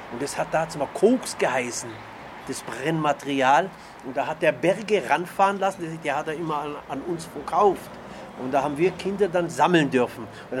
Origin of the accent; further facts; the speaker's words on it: Augsburg, Bavaria, Germany; ich bin in Augsburg geboren. 1958 bin ich geboren. Ja, 1958, da waren meine Eltern, haben da schon gelebt im Fischerholz unten. 6, 7 Jahre war ich da unten im Fischerholz, glaube ich.